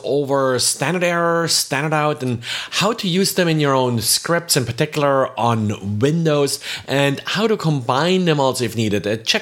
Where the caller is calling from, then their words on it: Jacksonville, Florida, United States; I am recording today from Jacksonville, Florida.